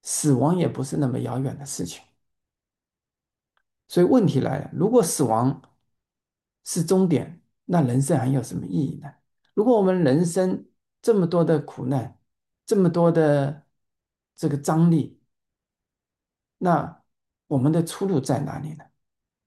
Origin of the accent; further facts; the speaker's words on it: China; moved away; 那以前呢，在中国的时候，我老家呢基本上是清明节前的2周就要上山去上坟，那个时候呢，有的时候也会下些的雨，山上呢有映山红。